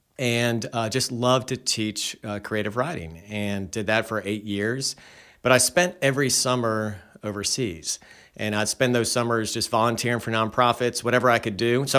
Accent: Charlotte, North Carolina, United States; Yeah, so I grew up here in Charlotte and went to UNC Chapel Hill, studied education, came back here and taught school, coached tennis, loved it.

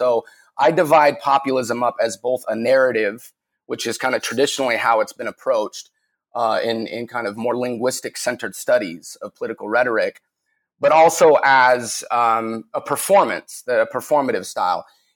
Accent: Salt Lake City, Utah, United States; And before that, a little more personal background, I grew up in Salt Lake City, Utah.

